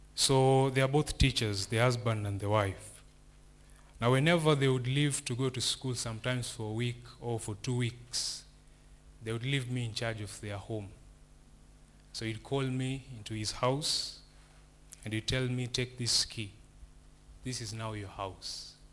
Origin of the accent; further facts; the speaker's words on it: Kisumu, Kisumu County, Kenya; I come from Kisumu, and Kisumu is a city